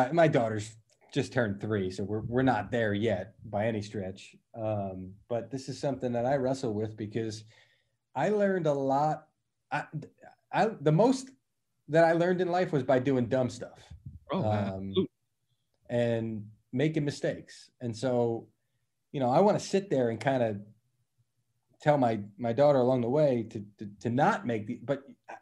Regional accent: Philadelphia, Pennsylvania, United States; Well, I'm from Philly. I mean, I used to walk to the Vet, Veterans Stadium.

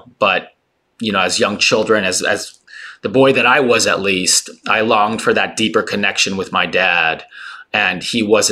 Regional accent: California, United States; also born or lived in Taipei, Taiwan; I was born in Taipei, Taiwan, grew up there until I was five, until we moved to California after my parents separated.

